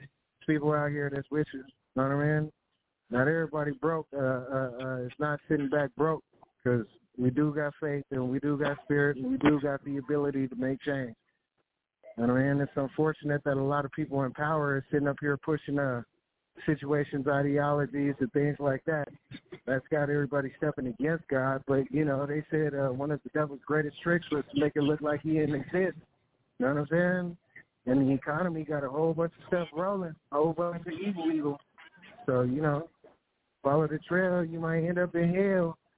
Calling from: Phoenix, Arizona, United States; I'm calling from Phoenix, Arizona.

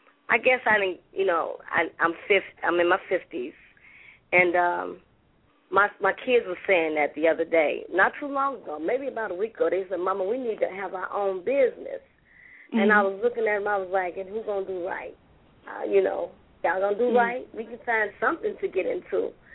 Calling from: Chicago, Illinois, United States; I'm calling from Chicago.

